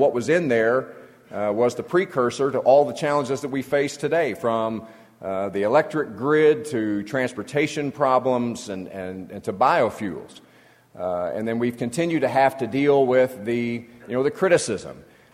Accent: Columbia, Missouri, United States; Columbia, Missouri, my hometown, has more E85 stations per capita than you do.

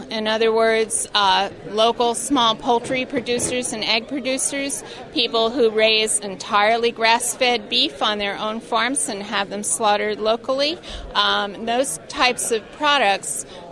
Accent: Canton, New York, United States; I'm from Canton, New York.

